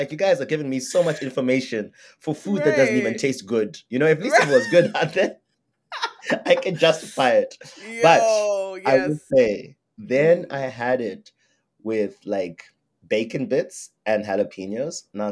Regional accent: Zimbabwe; now in Canada; no, I'm from Zimbabwe. That's where I'm from.

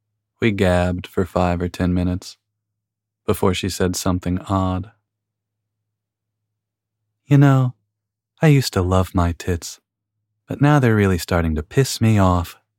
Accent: San Diego, California, United States; We grew up in San Diego together. We've been close for more than 20 years.

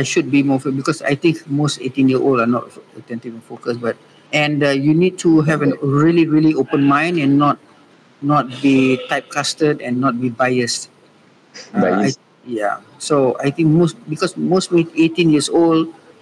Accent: Malaysia; I think that's the essence of being the good part of being Malaysian. We are probably kind and we are open

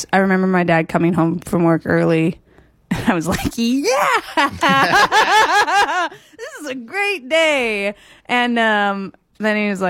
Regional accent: Oregon, United States; But also I grew up in Oregon. It was like very far away, you know.

